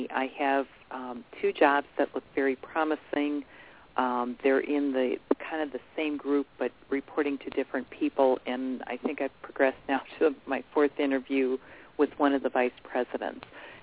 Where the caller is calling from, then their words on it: Ohio, United States; I'm calling from Ohio.